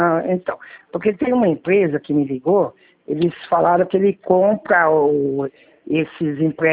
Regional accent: São Paulo, Brazil; Não, eu sou de São Paulo, mas tenho conta em Santos agora

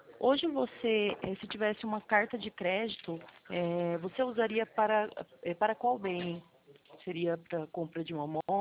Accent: Presidente Prudente, São Paulo, Brazil; eu sou de Presidente Prudente

